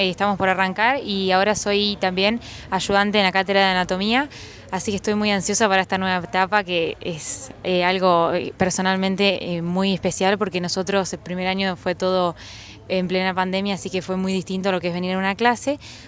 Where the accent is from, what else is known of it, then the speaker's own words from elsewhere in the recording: Winifreda, La Pampa, Argentina; now in Villa Mercedes, Argentina; Bien, sí, yo soy de La Pampa, de Winifreda